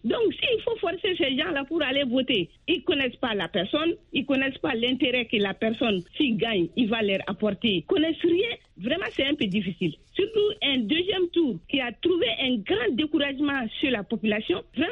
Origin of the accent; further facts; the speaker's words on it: Mali; Au Mali, quand il pleut, les gens ne sortent pas. Parce qu'on est des Sahéliens, on est des Sahariens.